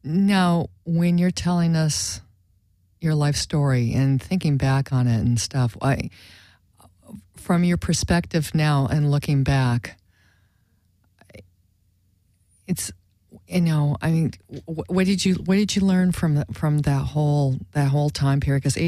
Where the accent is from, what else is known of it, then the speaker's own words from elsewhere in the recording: Wisconsin, United States; I can relate, growing up in Wisconsin. I mean, the neighborhood that I grew up in was, there were some parts of the town that had a bar on every corner.